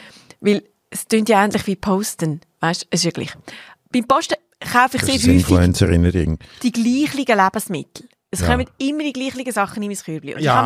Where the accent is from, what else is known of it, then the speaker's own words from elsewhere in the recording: Switzerland; Und bei uns in der Schweiz musst du den Quark zuerst, musst du den eine Nacht im Kühlschrank hinten abtropfen lassen